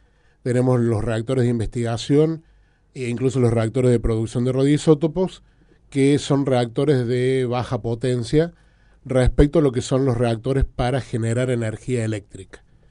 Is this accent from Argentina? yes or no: yes; Argentina